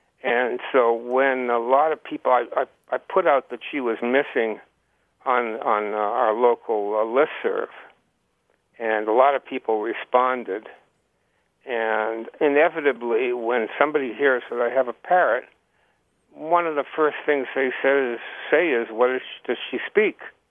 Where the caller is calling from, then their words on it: Hartland, Vermont, United States; I'm calling from Heartland, Vermont.